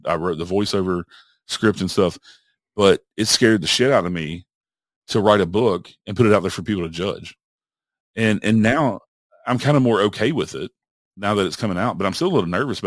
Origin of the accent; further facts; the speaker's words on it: Huntsville, Tennessee, United States; well, I'm from Huntsville, Tennessee